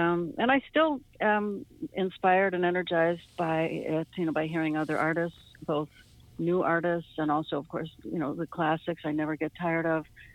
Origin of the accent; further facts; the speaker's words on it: Hibbing, Minnesota, United States; born there; Well, you know, I was born in Hibbing